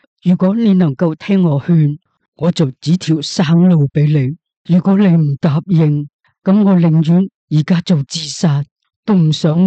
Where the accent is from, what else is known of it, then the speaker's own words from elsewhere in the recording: Guangdong, China; 又好像我们广东人讲的牙齿当金使